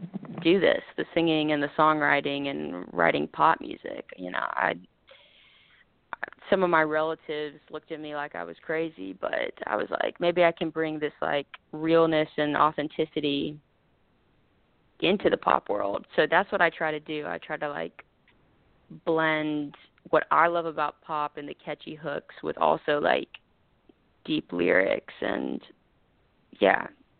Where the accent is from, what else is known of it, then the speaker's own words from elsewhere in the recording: Georgia, United States; I'm from South Georgia, so I come from a conservative Christian family